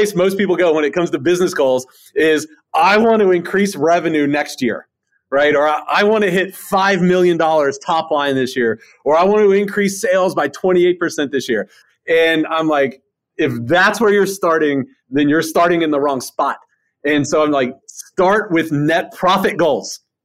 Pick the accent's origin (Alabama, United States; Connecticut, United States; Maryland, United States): Alabama, United States; also born or lived in Florida; but I'm from Alabama. I'm from Northwest Florida. You know, I'm a simple guy.